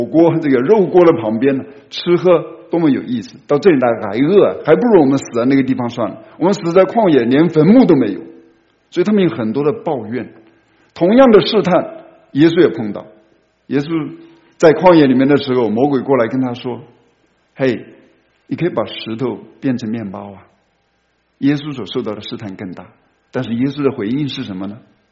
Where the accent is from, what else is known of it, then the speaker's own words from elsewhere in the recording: China; 我们今天也一样的，我们中国人的这个古话实在是很有智慧哈